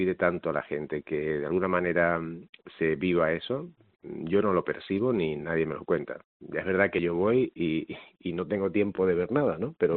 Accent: Canary Islands, Spain; Pero al final todos somos canarios.

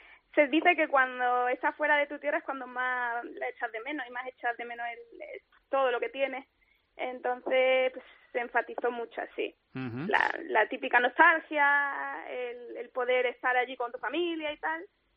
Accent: Málaga, Andalusia, Spain; now in Bilbao, Spain; Hay algún toque rosa también y muy fresco, todo con mucha luz, como es nuestra tierra.

